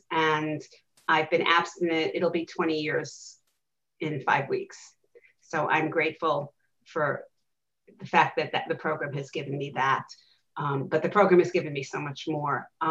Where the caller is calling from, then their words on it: Alexandria, Virginia, United States; And I'm speaking from Alexandria, Virginia.